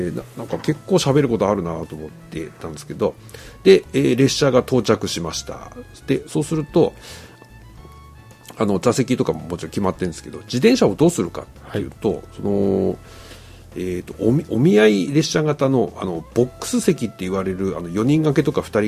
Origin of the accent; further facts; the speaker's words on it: Kushiro, Hokkaido, Japan; born there; 私も釧路の生まれですから